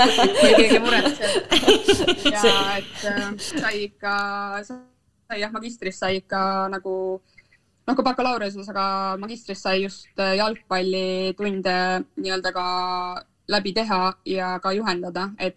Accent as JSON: {"language": "Estonian", "town": "Rapla", "region": "Rapla County", "country": "Estonia", "tie": "born or raised there", "said": "olen pärit Raplast, seal üles kasvanud"}